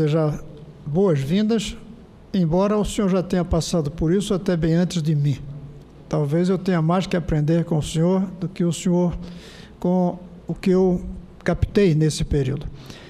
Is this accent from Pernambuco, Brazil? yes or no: yes; Pernambuco, Brazil; como pernambucano, eu me sinto um pouco paraibano.